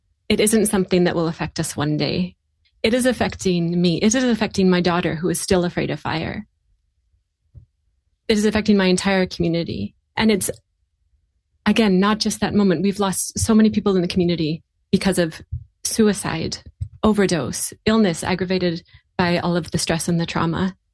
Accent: Lytton, British Columbia, Canada; I'm from Lytton. And I think most Canadians have heard of Lytton, definitely not before the fire. It's a tiny little village. It was a tiny little village, even tinier now.

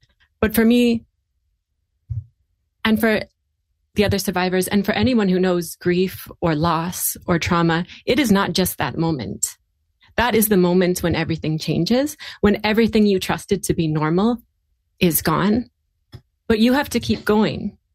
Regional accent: Lytton, British Columbia, Canada; I'm from Lytton. And I think most Canadians have heard of Lytton, definitely not before the fire. It's a tiny little village. It was a tiny little village, even tinier now.

